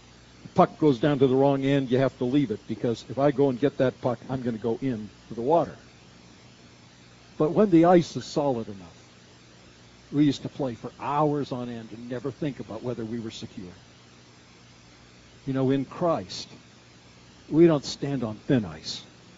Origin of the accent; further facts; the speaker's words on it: Vancouver, British Columbia, Canada; as a little boy, or a younger person up in Vancouver, up in Canada, we didn't get cold very often, but being a Canadian, we loved to play hockey.